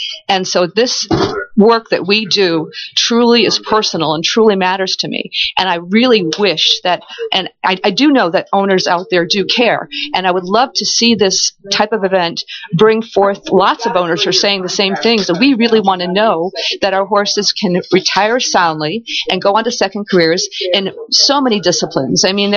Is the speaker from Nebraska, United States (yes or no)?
no; Saratoga, New York, United States; I grew up in Saratoga and just loved the sport so much from a very young age